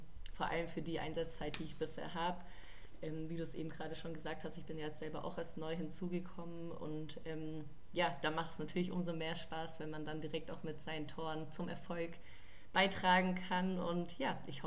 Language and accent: German; Baden-Württemberg, Germany; now in Cologne, Germany; also ich lebe aktuell in Köln nach wie vor, aber meine Heimat ist am Bodensee und der VfB ist natürlich deutlich näher in meine Heimat als in Köln